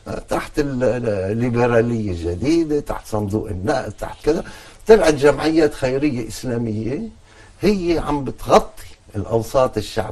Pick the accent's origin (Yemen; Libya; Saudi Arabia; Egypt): Egypt; Alexandria, Alexandria Governorate; كل ما الواحد بيكبر بالعمر بتصير ذكريات الطفولة تتعاظم بمخيلته، وخصوصا الإسكندرية اللي أنا نشأ